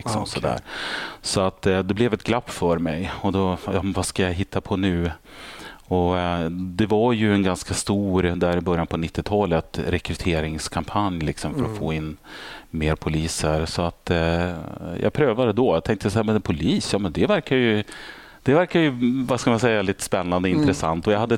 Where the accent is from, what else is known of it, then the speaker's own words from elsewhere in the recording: Örnsköldsvik, Västernorrland County, Sweden; Så att där är jag född och uppvuxen och där startade jag även min polisiära karriär.